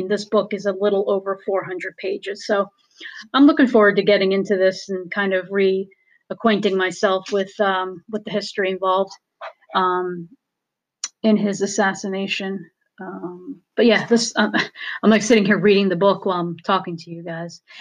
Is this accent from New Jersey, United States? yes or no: yes; New Jersey, United States; I'm from New Jersey, and I just read somewhere.